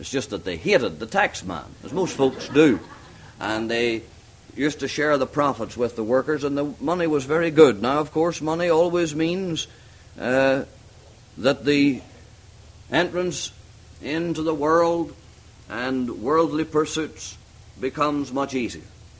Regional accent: Northern Ireland, United Kingdom; Now, I was brought up in Northern Ireland

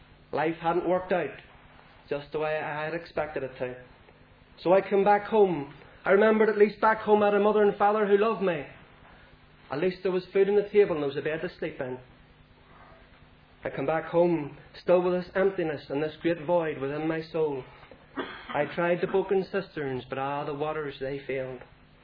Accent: Lisburn, Northern Ireland, United Kingdom; I was brought up in Lisburn. Sent each week faithfully to a Sunday school in Belfast, and I do thank the Lord for those precious years of hearing the gospel.

